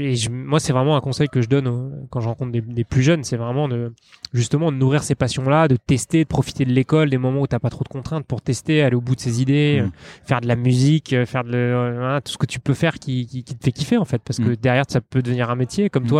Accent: Paris, Île-de-France, France; je suis parisien, j'ai 34 ans la semaine prochaine.

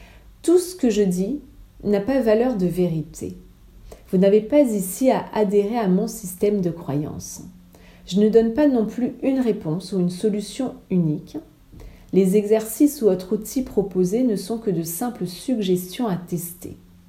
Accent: Réunion, France; j'ai 37 ans, je suis réunionnaise

